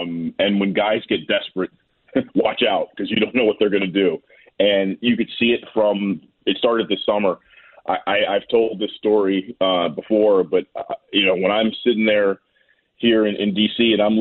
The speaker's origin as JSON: {"language": "English", "region": "Maryland", "country": "United States", "tie": "born or raised there", "said": "I was a fan of the Caps. I watched them growing up. I grew up playing hockey in Montgomery County."}